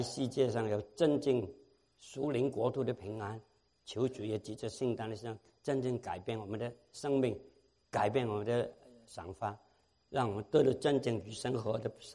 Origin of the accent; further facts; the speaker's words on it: China; 我们中国人要去船头怕贼，船尾怕鬼